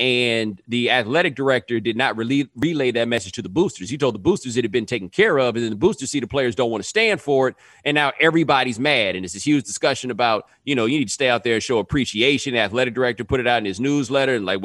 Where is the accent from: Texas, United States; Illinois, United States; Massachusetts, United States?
Texas, United States; But I grew up in Texas.